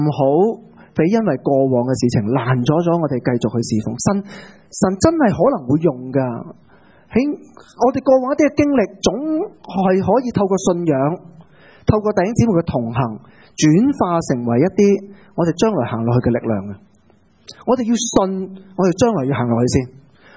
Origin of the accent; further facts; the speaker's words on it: China; 当然我哋中国人都见过嗰啲拉一条嘢出嚟黐住晒嗰啲呢